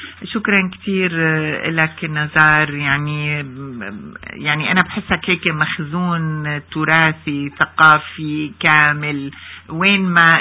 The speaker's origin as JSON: {"language": "Arabic", "town": "Damascus", "region": "Damascus Governorate", "country": "Syria", "said": "يمكن أنا لأنه من دمشق يعني مشهورة شام بي كافة شوارع القديمة"}